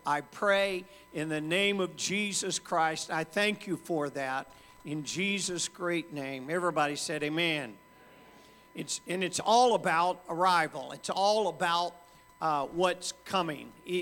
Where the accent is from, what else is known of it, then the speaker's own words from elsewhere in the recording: Georgia, United States; I'm from Georgia, so I think I get to do that.